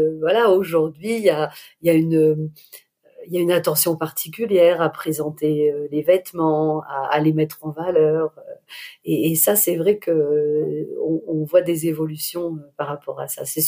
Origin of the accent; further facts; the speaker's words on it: Lille, Hauts-de-France, France; Oui, en effet, je suis lilloise, la braderie de Lille, c'est vraiment, pour nous, c'est important.